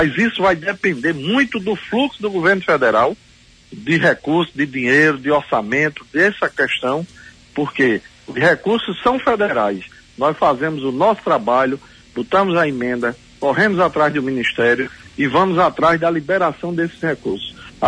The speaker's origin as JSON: {"language": "Portuguese", "town": "Limoeiro", "region": "Pernambuco", "country": "Brazil", "said": "lá na minha cidade de Limoeiro"}